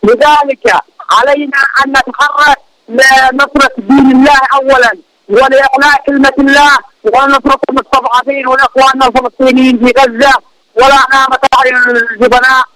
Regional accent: Yemen; ومن هذا الجيش نحن من اليمن مستعدين

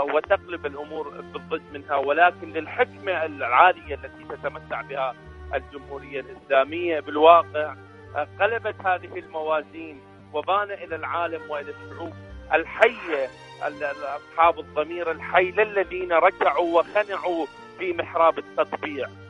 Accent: Iraq; من العراق، وشكرا جزيلا لكم وأعتذر على الإطالة

